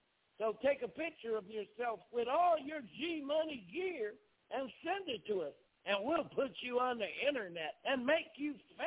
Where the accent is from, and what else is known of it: Los Angeles, California, United States; born or raised there